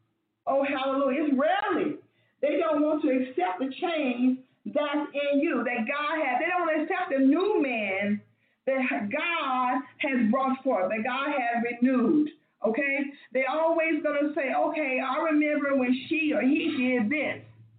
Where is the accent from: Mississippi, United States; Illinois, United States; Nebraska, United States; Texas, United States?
Mississippi, United States; accent: Mississippi; you have to excuse my Mississippi accent